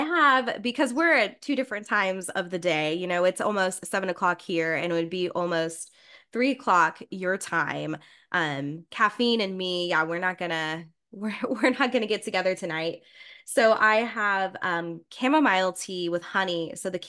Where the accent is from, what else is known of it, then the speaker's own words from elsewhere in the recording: Indiana, United States; now in Ohio, United States; And I'm originally from Indiana, and I actually I live in Ohio, which is neighbors to West Virginia.